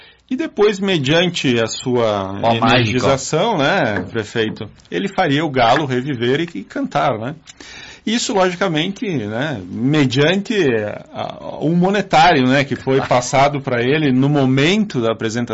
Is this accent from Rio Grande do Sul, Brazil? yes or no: yes; Flores da Cunha, Rio Grande do Sul, Brazil; a gente diz, somos de Flores da Cunha